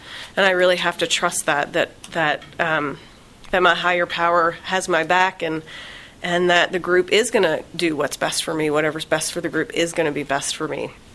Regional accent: Louisiana, United States; also born or lived in Texas; I grew up in Louisiana and started going to meetings in Louisiana, and then I moved to Texas, and they were all different.

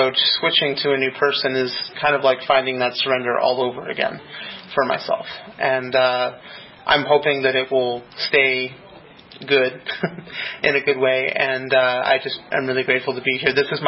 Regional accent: Denver, Colorado, United States; let me share first that I'm from Denver, Colorado.

